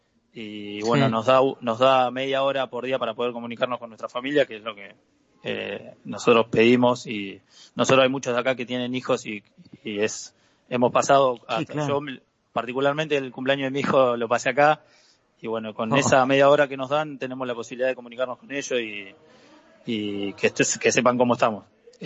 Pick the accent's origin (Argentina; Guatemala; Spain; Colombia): Argentina; Y somos 60 argentinos, los que quedamos éramos 2.000